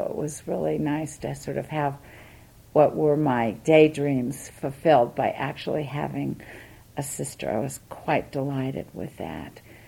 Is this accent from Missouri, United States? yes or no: yes; St. Louis, Missouri, United States; born there; I was born in St. Louis, Missouri, September 16, 1937